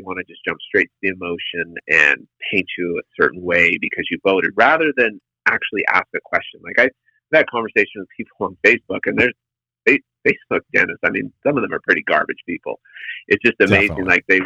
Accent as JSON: {"language": "English", "country": "Canada", "moved": "yes", "lives_now": "United States", "said": "because, you know, I came from Canada. And so I learned American politics from what the founding fathers wanted. And then when I came to America, I was like, gosh, you guys aren't really doing it the way it was set up."}